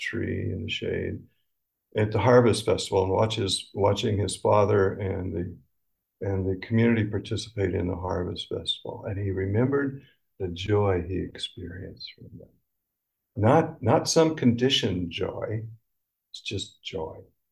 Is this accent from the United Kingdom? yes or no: no; Illinois, United States; I made a comment that I'm a redneck from Central Illinois. That was it. Boom! It was just immediate, the cutoff. But I came from redneck country. That's my roots.